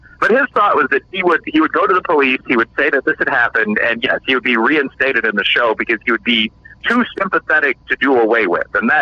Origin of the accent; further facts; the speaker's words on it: Chicago, Illinois, United States; Obviously, now, Chicago is my hometown. It's a beautiful city, but it's one of the most corrupt cities in, at very least, the USA.